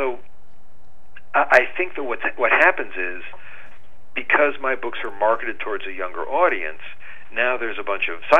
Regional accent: Connecticut, United States; it was based on a very real incident that happened in my hometown in Connecticut.

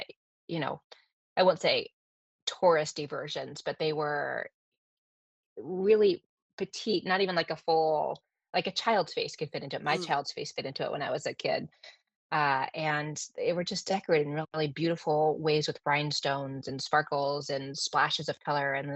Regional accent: United States; moved away as an adult; which is being an American abroad.

